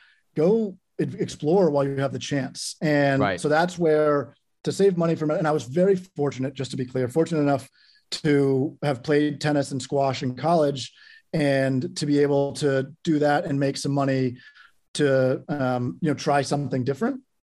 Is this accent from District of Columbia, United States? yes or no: yes; Washington, District of Columbia, United States; I grew up in DC on Capitol Hill and didn't have any real financial experience.